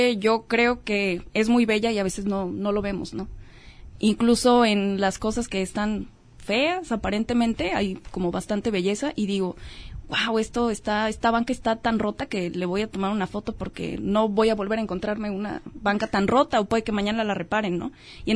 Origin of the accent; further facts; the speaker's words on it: Atemajac de Brizuela, Jalisco, Mexico; Yo no soy de aquí de Autlán de Navarro, soy de Atemajac de Brizuela